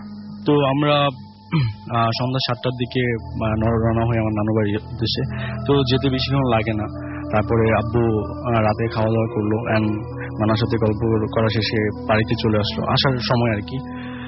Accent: Sherpur, Mymensingh Division, Bangladesh; আমি শেরপুর থেকে এসেছি

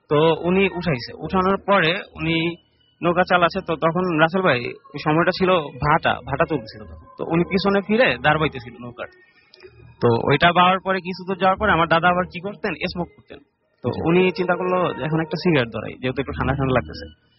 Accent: Barisal, Barisal Division, Bangladesh; আমি এসেছি বরিশাল থেকে।

